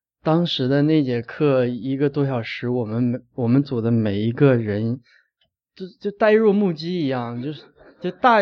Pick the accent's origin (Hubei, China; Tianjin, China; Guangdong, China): Tianjin, China; 其实我来自天津，我们天津的教会